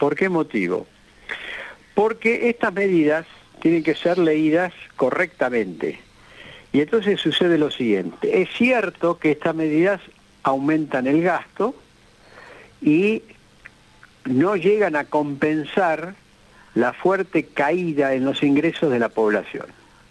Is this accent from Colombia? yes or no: no; Argentina; como personas y como argentinos que estamos en este país